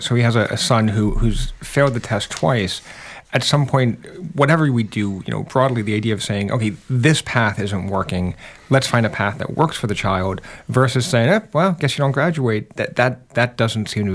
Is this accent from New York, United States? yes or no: no; Pennsylvania, United States; I grew up in Pennsylvania